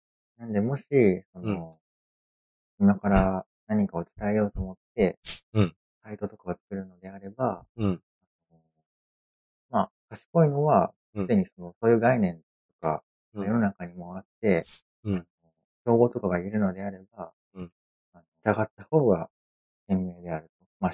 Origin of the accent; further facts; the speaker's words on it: Chūgoku region, Japan; 僕は中国地方の出身なんですけど、